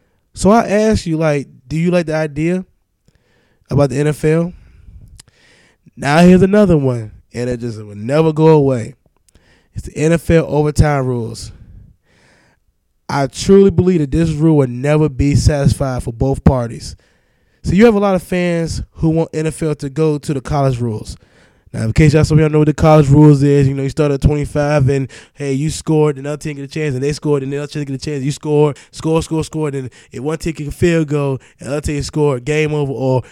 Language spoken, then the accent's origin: English; New Britain, Virginia, United States; I grew up with both, but I'm from Virginia, from New Britain, Virginia, but I have family and friends who knew Allen Iverson.